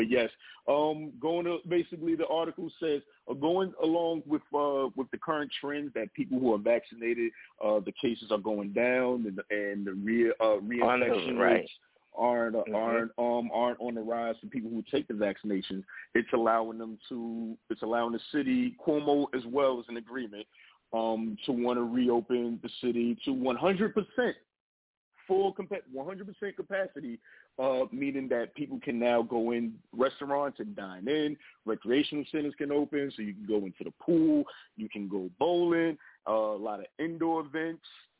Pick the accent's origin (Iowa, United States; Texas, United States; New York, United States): New York, United States; New York City; As a New Yorker, whew, I'm glad.